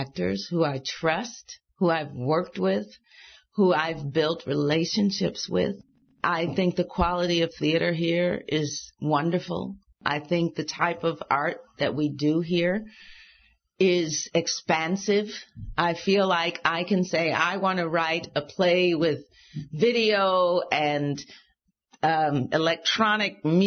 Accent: Detroit, Michigan, United States; It was based on my life growing up in Detroit and my relationships with my two fathers

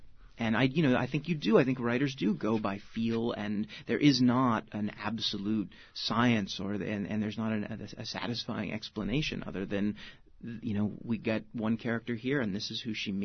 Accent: Ketchum, Idaho, United States; growing up in Ketchum

